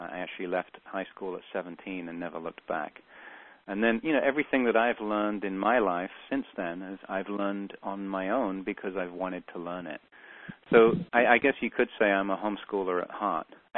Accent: London, United Kingdom; No, I grew up in London, England, and I went to traditional public school with very mixed results.

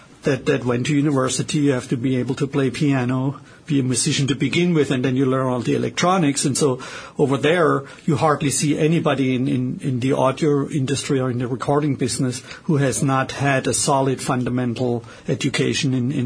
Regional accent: Germany; accent: German; English is a second language; Well, I'm obviously, you know, by my accent, I'm from Germany

